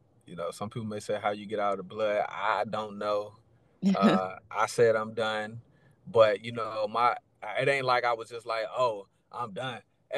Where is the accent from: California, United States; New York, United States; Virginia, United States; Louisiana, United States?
Virginia, United States; Newport News; I'm from Newport News, Virginia.